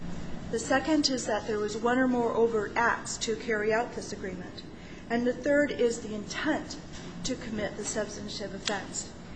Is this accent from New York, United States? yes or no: no; Tacoma, Washington, United States; I'm from Tacoma, Washington, and I represent the appellant, Stacy Pink.